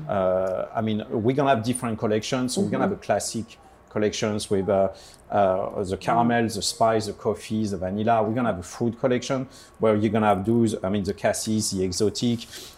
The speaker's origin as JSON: {"language": "English", "town": "Paris", "region": "Île-de-France", "country": "France", "said": "I'm from Paris, actually."}